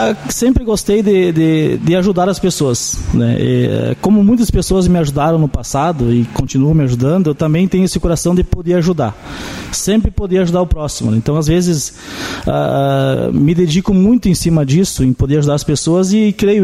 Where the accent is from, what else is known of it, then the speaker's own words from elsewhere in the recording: Nova Palma, Rio Grande do Sul, Brazil; Eu sou natural de Nova Palma, né? Nasci, sou filho da Iracema, que morava no Lenço Turno, IS-49, né?